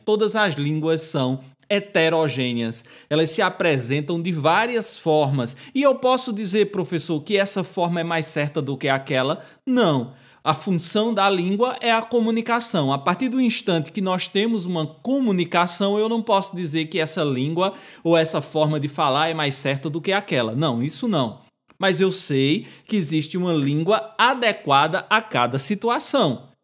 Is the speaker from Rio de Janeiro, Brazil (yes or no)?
no; Pernambuco, Brazil; nós que nascemos e nos criamos aqui em Pernambuco.